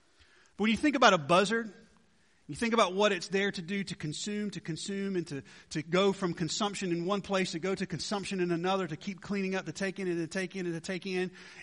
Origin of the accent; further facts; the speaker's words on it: Georgia, United States; I grew up in Georgia, and they're everywhere.